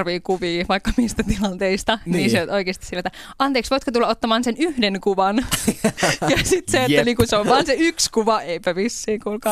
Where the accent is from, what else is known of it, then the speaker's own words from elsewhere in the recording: Raahe, North Ostrobothnia, Finland; Mä oon siis Raahesta kotoisin.